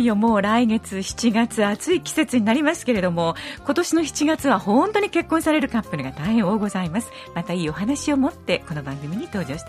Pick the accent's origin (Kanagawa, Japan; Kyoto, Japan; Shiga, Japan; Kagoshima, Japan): Shiga, Japan; 私は滋賀で生まれ滋賀で育って滋賀に住んでいますが